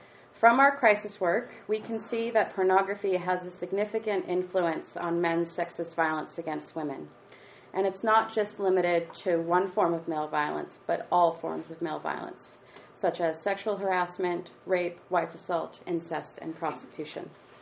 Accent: Saskatchewan, Canada; I'm also Assiniboine from the Carry the Kettle First Nation.

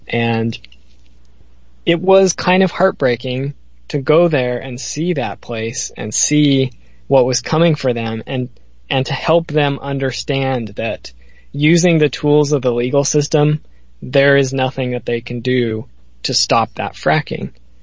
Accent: Seattle, Washington, United States; you mentioned that I grew up in Seattle in the intro

